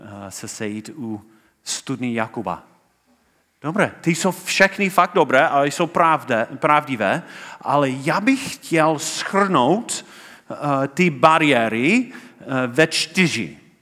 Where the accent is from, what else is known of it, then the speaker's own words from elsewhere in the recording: United States; Czech is a second language; A když slyšel můj přízvuk, měl zájem. Začal mluvit se mnou v angličtině a měl různé politické otázky, protože v té době Donald Trump byl můj prezidenta.